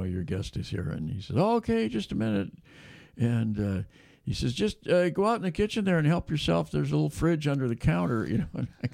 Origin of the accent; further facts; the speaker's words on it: Davis, California, United States; I know in my hometown of Davis, the church I went to growing up became the Newman Center for the campus